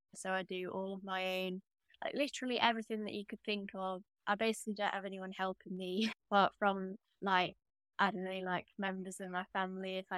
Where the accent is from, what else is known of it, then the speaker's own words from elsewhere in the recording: Derby, East Midlands, United Kingdom; And I'm from Derby and East Midlands, and some of my work sort of references that.